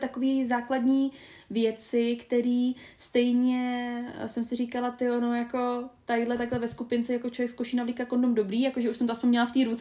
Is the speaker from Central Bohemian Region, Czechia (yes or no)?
yes; Kolín, Central Bohemian Region, Czechia; já jsem z Kolína, že v Kolíně tam bylo jakoby nějaký studentský jakoby centrum